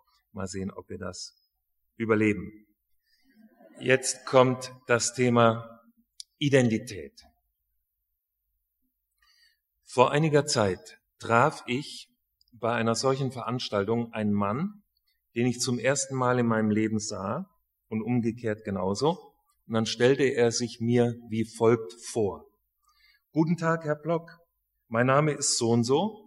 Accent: Hesse, Germany; ich bin Hesse, aber wir haben badische Kinder.

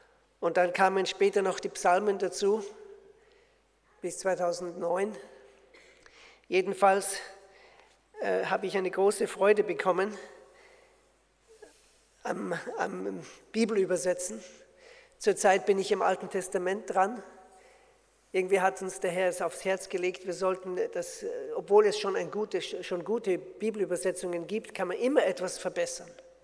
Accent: Austria; now in Switzerland; Ich bin Österreicher und ich wohne in der Schweiz.

